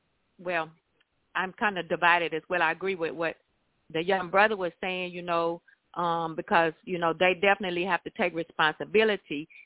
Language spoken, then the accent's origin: English; Texas, United States; now in Mobile, United States; like I said, I'm from Texas, but Mobile, Alabama, they have a dislike, and I'm Puerto Rican, I'm sorry.